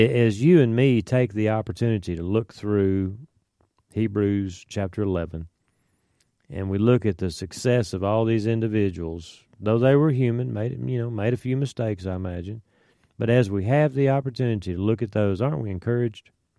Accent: Nashville, Tennessee, United States; I grew up in Nashville, Tennessee, my friends, and my godly father stood up

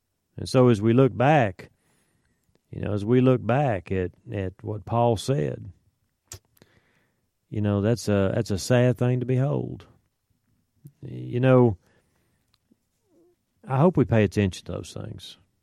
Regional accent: Nashville, Tennessee, United States; I grew up in Nashville, Tennessee, my friends, and my godly father stood up

